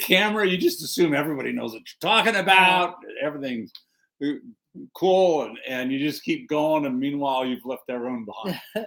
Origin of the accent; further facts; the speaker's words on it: California, United States; accent: Southern California; also born or lived in Illinois; And then I was actually born in Illinois, and my 6 months old, my parents moved to California. So if I have any kind of an accent, it's a Southern California accent